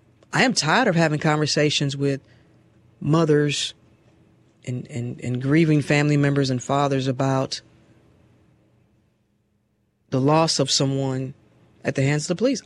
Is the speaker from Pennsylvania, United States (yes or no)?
no; St. Louis, Missouri, United States; I'm not from Atlanta, I'm from St. Louis.